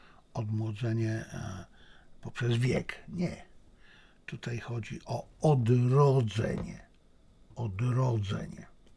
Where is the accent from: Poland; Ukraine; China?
China; a to jestem Chińczykiem, więc to, że to jest dla mnie oczywiste